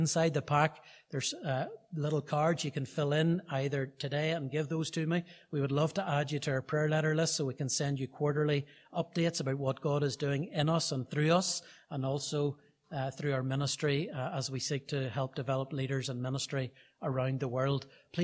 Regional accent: Portadown, Northern Ireland, United Kingdom; So we're still hands-on reaching children, even in our own town. We come from Portadown, and so we try to be involved as much as we possibly can

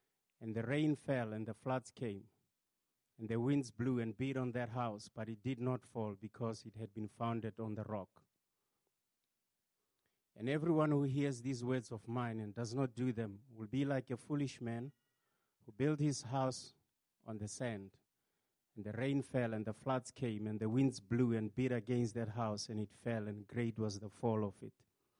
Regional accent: South Africa; first language Tswana; English is a second language; I'm South African. I speak Tswana, that's my home language. And I, of course, learned English. I never really was fluent with English until I got to university.

